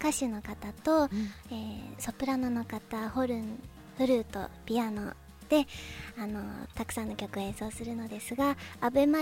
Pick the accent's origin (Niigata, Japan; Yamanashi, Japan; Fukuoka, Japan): Yamanashi, Japan; Kofu; 出身も甲府になります。